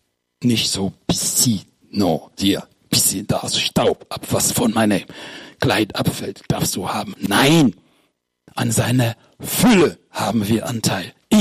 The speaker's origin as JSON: {"language": "German", "town": "Münster", "region": "North Rhine-Westphalia", "country": "Germany", "said": "Ich komme aus Münster, das ist auch Deutschland."}